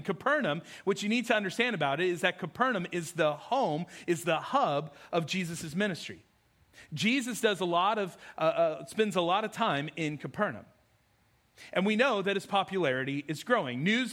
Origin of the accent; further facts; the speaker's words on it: the West, United States; I'm a little nervous because all week I've been saying Louisville, so I'm from the West, so that's how we say it.